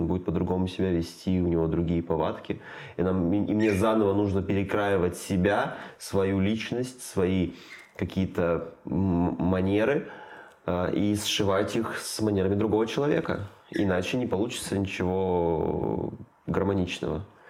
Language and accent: Russian; Sevastopol, Ukraine; Ну, видишь, я из Севастополя.